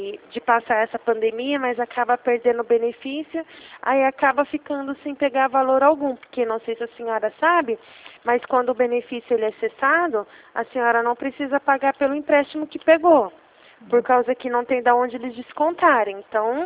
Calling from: Ribeirão Preto, São Paulo, Brazil; eu falo da cidade de Ribeirão Preto.

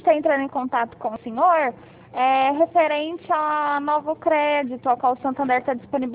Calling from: Ribeirão Preto, São Paulo, Brazil; Eu aqui de Ribeirão Preto.

